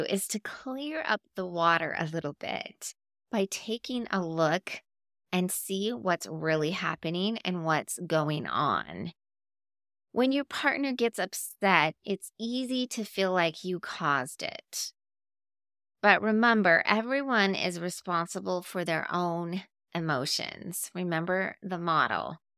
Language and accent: English; Bear Lake, Utah, United States; I grew up in Bear Lake, Utah.